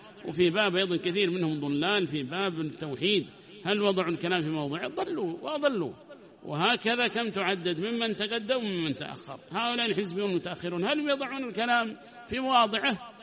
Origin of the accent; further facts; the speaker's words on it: Yemen; تأملوا وتفكروا يا عباد الله إلى أي شيء صارت بلدنا اليمن